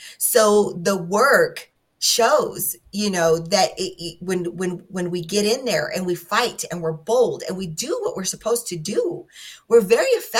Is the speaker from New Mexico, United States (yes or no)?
yes; New Mexico, United States; here's an example in my home state of New Mexico.